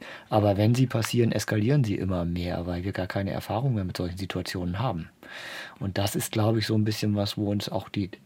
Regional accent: Emden, Lower Saxony, Germany; Ja, das habe ich ja selber als Kind gar nicht gemerkt. Ich habe das erst gemerkt auf der weiterführenden Schule, dass irgendwie alle, Transvaal.

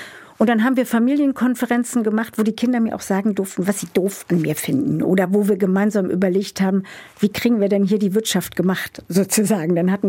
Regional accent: East Germany, Germany; So wurde ich als Ossi früher auch erkannt übrigens.

